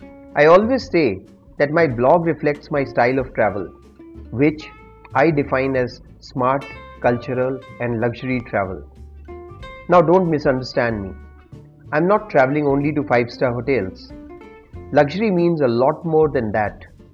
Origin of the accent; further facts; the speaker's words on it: Romania; moved away; also born or lived in Belgium; I took a sabbatical and returned to my home country of Romania after 11 years living in Belgium.